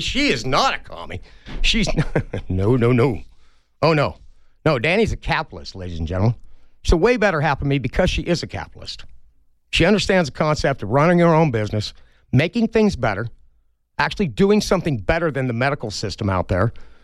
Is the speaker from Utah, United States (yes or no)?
yes; Moab, Utah, United States; And Moab, my hometown, I think if I came back there, we could actually fix that town.